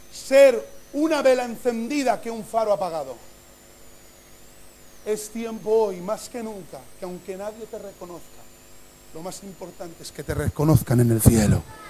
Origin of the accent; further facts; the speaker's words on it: Catalonia, Spain; porque yo soy catalán, mi mujer es catalana, pero el niño parece de Aragón.